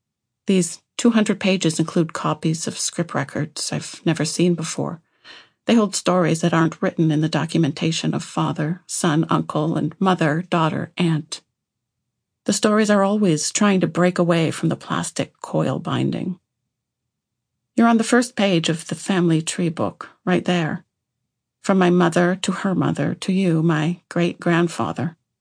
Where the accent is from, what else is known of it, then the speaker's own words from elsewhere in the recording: Alberta, Canada; look at where I established my Métis membership, in Manitoba, a place I never lived or even went to growing up. I grew up in Alberta. Many of my cousins and relations live in British Columbia, but Manitoba is where my roots are.